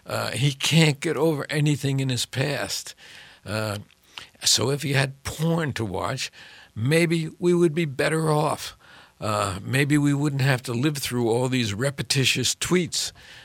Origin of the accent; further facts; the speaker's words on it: New York, United States; now in Eagan, United States; because originally I'm from New York, and as I was trying to drive here today, reminiscent of the Long Island Expressway, as I was crawling from Eagan to here